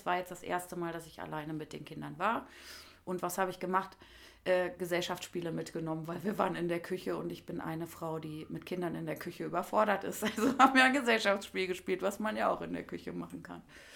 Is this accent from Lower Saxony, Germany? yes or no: yes; Hildesheim, Lower Saxony, Germany; Also ich komme aus Hildesheim und ich liebe Hildesheim sehr.